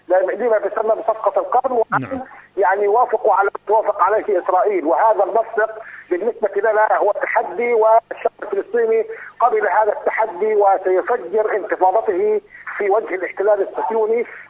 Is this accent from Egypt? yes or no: no; Palestine; ونحن ندرك أن واجبنا كفلسطينيين أن نصبح حامي هذا التطبيع